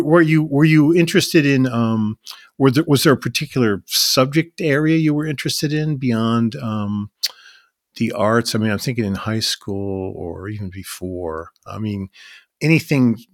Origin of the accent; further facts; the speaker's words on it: Illinois, United States; I'm from the Chicago suburbs, and the state of Illinois